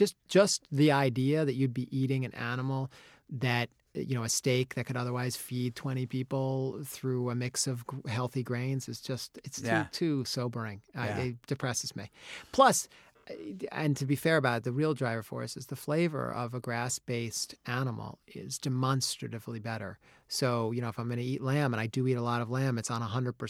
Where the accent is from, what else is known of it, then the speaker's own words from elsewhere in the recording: New York, United States; born there; I was born on the Upper East Side in New York. I was a Jew.